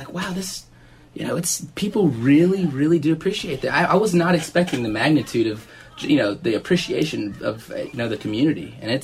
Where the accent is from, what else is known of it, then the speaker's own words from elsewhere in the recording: Mississippi, United States; I'm from Mississippi, out east